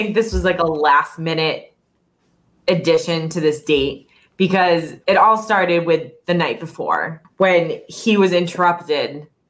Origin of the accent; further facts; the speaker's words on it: Massachusetts, United States; I knew it was Brendan is because he's from Massachusetts and I'm from Massachusetts.